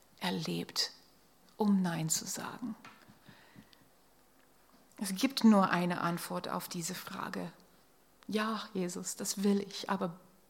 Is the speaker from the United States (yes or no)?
yes; Pennsylvania, United States; einen Anruf aus Pennsylvania, wo ich herkomme, von meinem Vater bekommen.